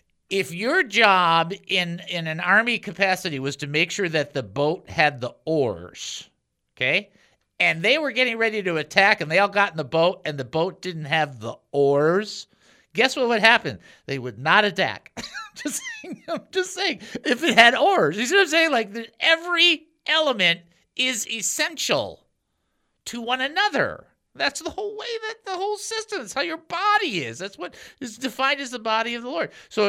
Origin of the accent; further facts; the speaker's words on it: California, United States; I'm from California for 20 years.